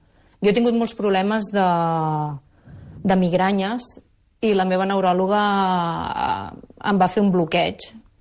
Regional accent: Igualada, Catalonia, Spain; Jo soc d'Igualada

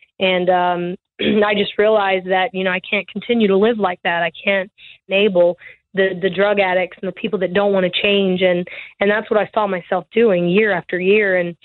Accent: the South, United States; we didn't really watch TV growing up, and I'm from the South

